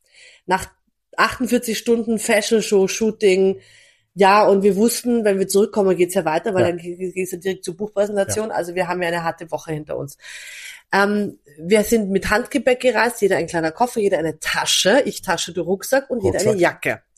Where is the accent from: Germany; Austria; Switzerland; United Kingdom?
Austria; Vienna; Ich bin Wienerin.